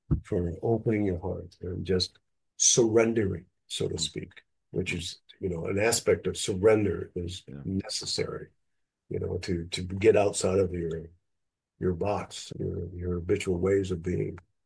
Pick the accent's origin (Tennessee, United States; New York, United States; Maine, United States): New York, United States; Ithaca; I am teaching Vipassana for Namgyal Monastery here in Ithaca, my hometown, this spring.